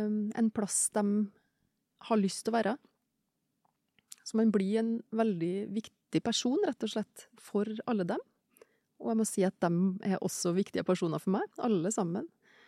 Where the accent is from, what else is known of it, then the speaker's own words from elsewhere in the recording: Bøgda, Møre og Romsdal, Norway; Altså, jeg er fra Bøgda på Nordmøre.